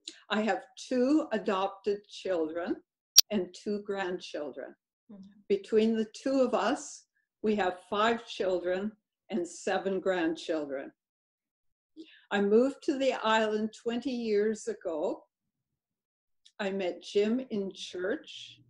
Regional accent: Vancouver, British Columbia, Canada; also born or lived in Alberta / Manitoba / Ottawa; I grew up in Vancouver. I was the eldest of three children.

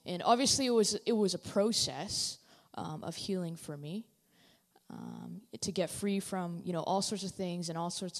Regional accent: Richmond, British Columbia, Canada; I'm from Richmond

